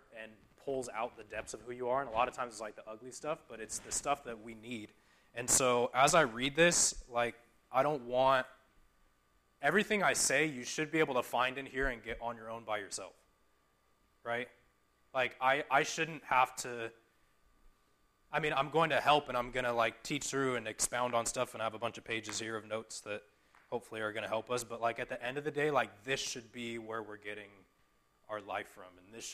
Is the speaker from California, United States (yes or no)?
yes; Torrance, California, United States; I grew up in Torrance, which is around LA, and I grew up in the church.